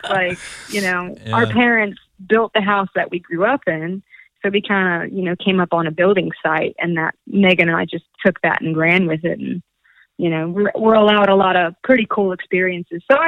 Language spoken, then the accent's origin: English; Tennessee, United States; born there; Well, technically we were born in Tennessee.